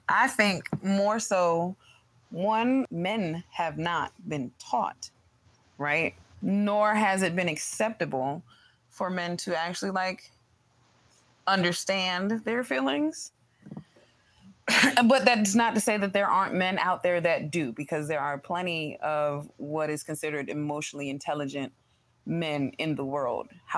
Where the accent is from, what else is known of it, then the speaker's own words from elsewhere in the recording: Ohio, United States; now in Virginia, United States; That's where I'm born and raised. I've been living in Virginia longer than my hometown, but that don't make me from here.